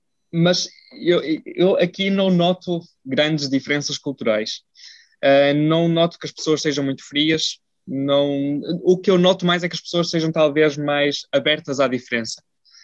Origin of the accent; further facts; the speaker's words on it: Portugal; moved away as an adult; now in Germany; Antes de ter saído de Portugal, e quando saí de Portugal para a Alemanha foi, na prática, a minha primeira grande viagem para fora de Portugal.